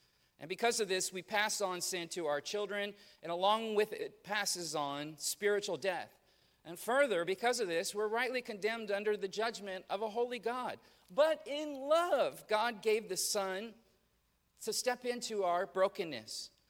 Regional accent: Los Angeles, California, United States; me being born and raised in Los Angeles

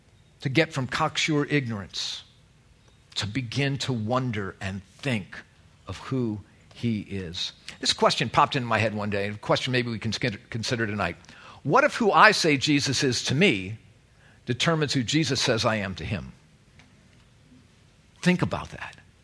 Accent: United States; I'm an American, for heaven's sake.

